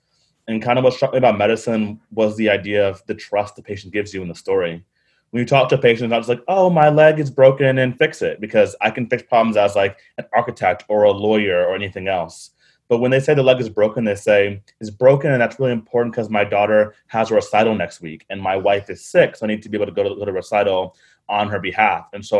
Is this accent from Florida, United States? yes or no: yes; Pensacola, Florida, United States; So growing up in Pensacola, I really could never be still.